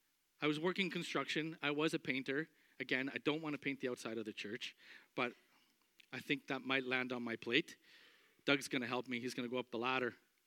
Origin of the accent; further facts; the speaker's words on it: Alberta, Canada; moved away; Growing up in Alberta, you don't really experience them.